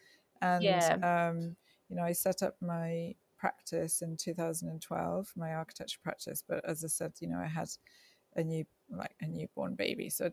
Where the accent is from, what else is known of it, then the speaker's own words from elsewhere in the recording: Liverpool, North West England, United Kingdom; it's my home city. I'm from Liverpool